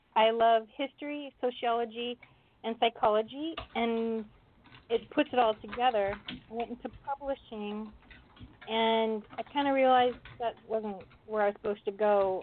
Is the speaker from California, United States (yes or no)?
yes; Pasadena, California, United States; I am calling from Los Angeles, Pasadena area. Not Pasadena, Texas. Pasadena, Los Angeles.